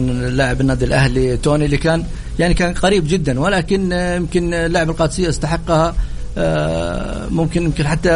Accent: Saudi Arabia; ولكن هذا انجاز نفرح به نحن كلنا كسعوديين وكرياضيين

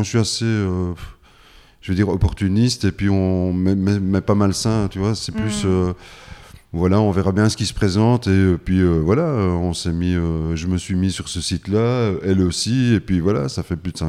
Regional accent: Belgium; on est belge, ouais. On habite à Bruxelles.

